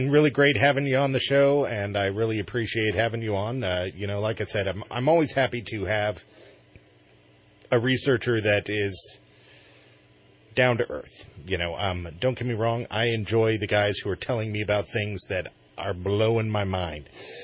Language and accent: English; California, United States; I am from California, and as you know, everybody from California surfs, you know, and that's what I do. I live about 5 hours from the ocean, but of course I surf.